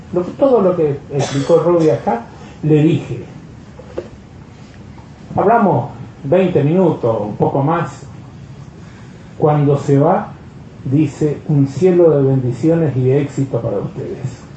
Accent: Northeast Argentina, Argentina; somos NEA, nosotros somos Argentina, nosotros somos patria

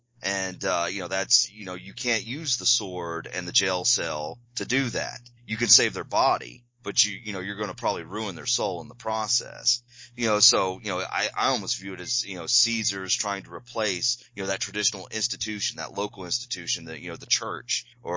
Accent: the South, United States; And as a Southerner, you know, that the imperial capital is our enemy.

